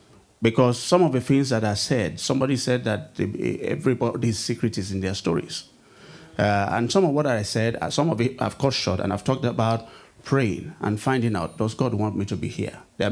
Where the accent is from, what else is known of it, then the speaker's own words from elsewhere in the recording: Ibadan, Oyo, Nigeria; I was born and bred in Ibadan, not in Lagos.